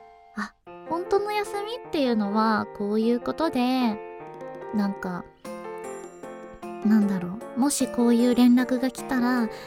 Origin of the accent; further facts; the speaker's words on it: Shikoku, Japan; まあ四国って基本海外なんで他のね乗り物で帰ろうとすると結構かかるから